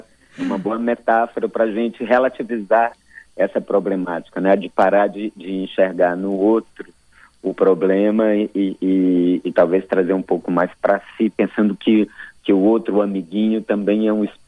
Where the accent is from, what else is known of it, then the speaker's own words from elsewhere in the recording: Fortaleza, Ceará, Brazil; moved away as an adult; now in São Paulo, Brazil; Sou de Fortaleza.